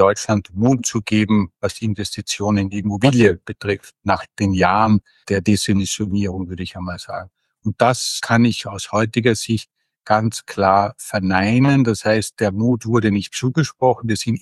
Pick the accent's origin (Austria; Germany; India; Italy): Austria; als überzeugter Europäer, als Österreicher, als einer, der auch den deutschsprachigen Raum liegt.